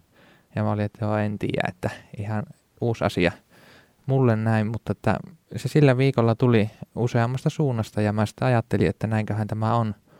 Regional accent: Kuhmo, Kainuu, Finland; kumpikin ollaan Kuhmosta kotoisi. Minä olen sieltä ihan itärajalta ja siellä kasvanut maatilan poika ja sitten Kajaaniin löysi opiskelemaan ja sitä kautta sitten nuorisotyöopintoihin Ylivieskaan ja sieltä toikin tie sitten Kuopioon

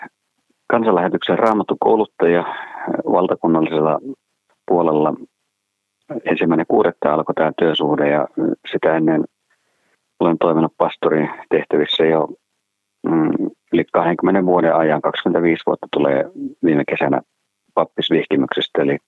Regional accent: Northern Finland, Finland; kun pohjoisesta olen kotoisin tosiaan

